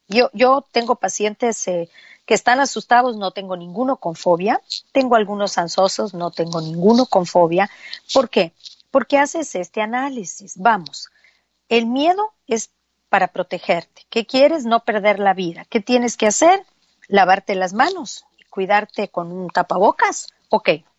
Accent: Uruguay; Yo soy de Uruguay, me agarró la pandemia, en la declaración de pandemia a los 3 días de llegar aquí.

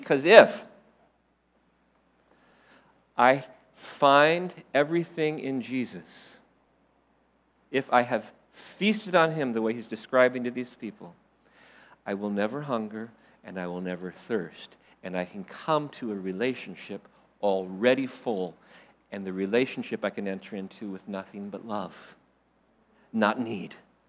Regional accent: Phoenix, Arizona, United States; When I was 4 years old, in February of 1969, my family moved to Phoenix, Arizona, where I grew up.

